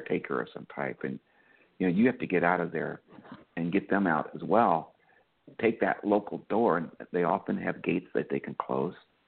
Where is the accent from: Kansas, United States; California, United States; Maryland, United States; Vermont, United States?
Maryland, United States; Pasadena; I'm from Pasadena, Maryland. I'm not that far from Annapolis.